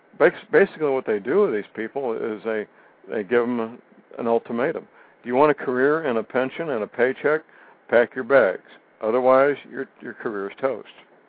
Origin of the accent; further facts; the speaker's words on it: St. Louis, Missouri, United States; My hometown, St. Louis, or what they did beginning in the early 1980s.